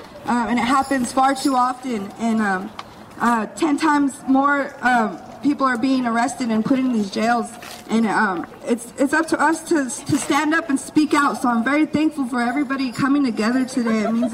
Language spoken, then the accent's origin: English; Washington, United States; I grew up on the Spokane Reservation. I was very isolated. I didn't know there was this big old world out here, because we're very isolated.